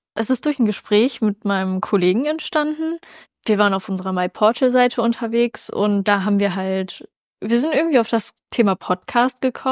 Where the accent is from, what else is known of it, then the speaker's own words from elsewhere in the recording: Rheda-Wiedenbrück, North Rhine-Westphalia, Germany; ich bin 19 Jahre alt und ich komme aus Reda-Wiedenbrück.